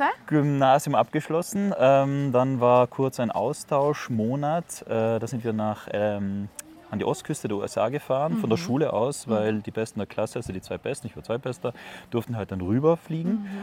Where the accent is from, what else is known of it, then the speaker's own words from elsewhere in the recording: Bolzano, Trentino-Alto Adige, Italy; Ich bin ja in der Stadt aufgewachsen, in der Landeshauptstadt in Bozen, bin aber zeitgleich eben auch am Land wegen des Bauernhofs vom Vater, wo ein Weinbauernhof ist